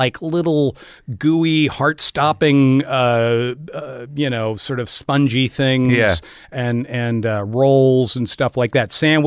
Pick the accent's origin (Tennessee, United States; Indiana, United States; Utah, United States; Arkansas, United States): Indiana, United States; Logansport; also born or lived in Washington, D.C.; I'm from a little town called Logansport, which is up near Fort Wayne, a couple hours north of Indianapolis. Lived there till I was about 9.